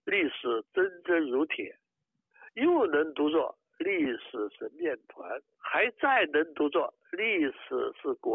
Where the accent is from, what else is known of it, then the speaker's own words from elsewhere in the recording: Taiwan; 所以也可以自认是一个世界公民，而台湾是我的故乡。